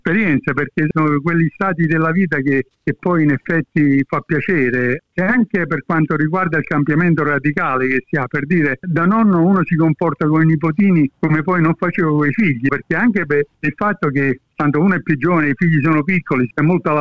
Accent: Naples, Campania, Italy; crescendo a Napoli negli anni 50, io sono del 52, quando andavo alle elementari, per cui ho cominciato alle elementari come tutti a 5 anni, alla fine degli anni 50, noi in classe parlavamo ancora il dialetto, io e i miei amici

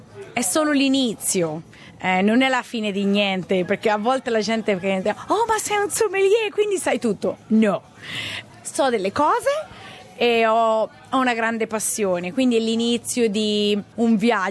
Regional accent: Marche, Italy; now in Australia; Forse ho imparato più sul vino italiano qui in Australia che quando ero in Italia, perché quando ero in Italia si vendeva solo vino marchigiano

